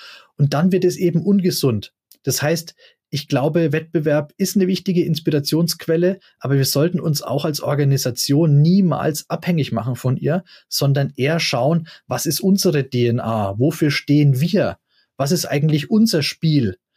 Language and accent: German; Bavaria, Germany; Übrigens aus Franken, meiner Heimat.